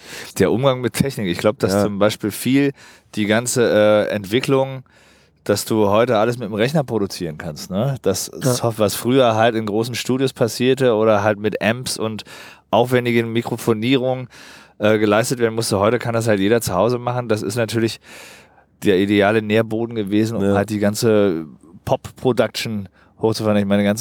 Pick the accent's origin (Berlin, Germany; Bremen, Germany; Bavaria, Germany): Berlin, Germany; Geboren bin ich in Pankow. Die ersten zwei Lebensjahre waren in Pankow, in der Florastraße. Aber seit ich 2-3 bin, wohne ich halt im Prenzlauer Berg.